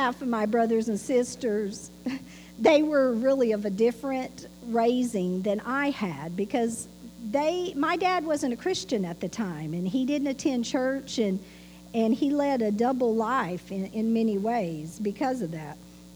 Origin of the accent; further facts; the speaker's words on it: Idaho, United States; born there; But I was born on March 29th, 1971, way up in northern Idaho.